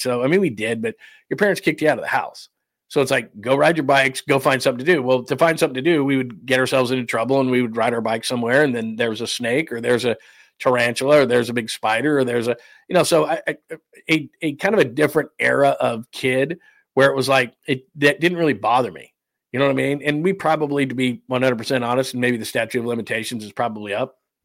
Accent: California, United States; I grew up in Southern California, so when we would go out, we'd see snakes all the time.

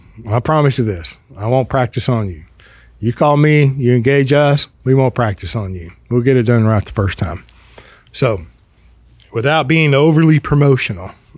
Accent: Texas, United States; I'm from Texas. We're full of hospitality.

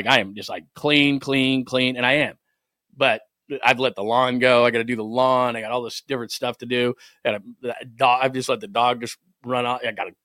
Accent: Utah, United States; Y'all, I'm from Utah.

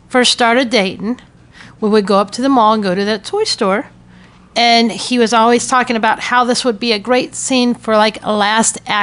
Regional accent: Akron, Ohio, United States; And they have this, it's an expo in Cleveland, because I grew up in Akron.

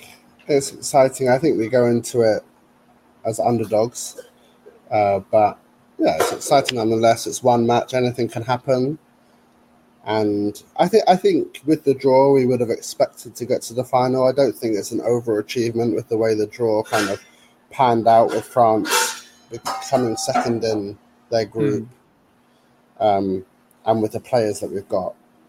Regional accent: England, United Kingdom; I am English

